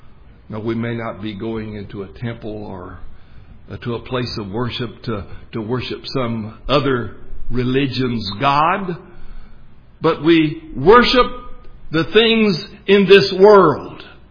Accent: Texas, United States; Most of you know by now that I grew up out in West Texas, about 200 miles west of here. It's a hot, dry, arid country.

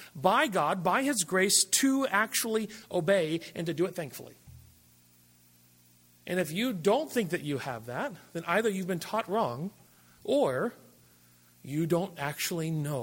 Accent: United States; After all, I'm an American. We don't tend to lack all that much.

